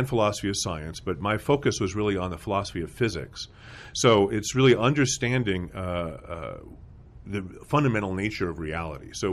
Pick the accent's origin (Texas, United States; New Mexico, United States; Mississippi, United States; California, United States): New Mexico, United States; Albuquerque; Albuquerque, New Mexico.